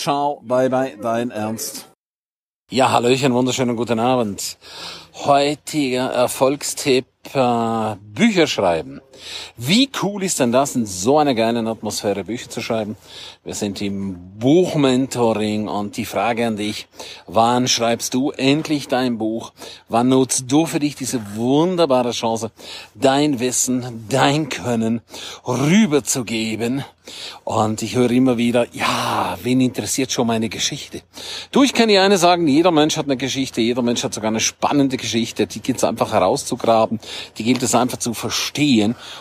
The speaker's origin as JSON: {"language": "German", "region": "Graubünden", "country": "Switzerland", "first_language": "Romansh", "second_language": "German", "said": "Bundi Bunan, das ist meine Muttersprache, Rätoromanisch, und heißt nichts anderes als guten Tag und ein schönes neues Jahr"}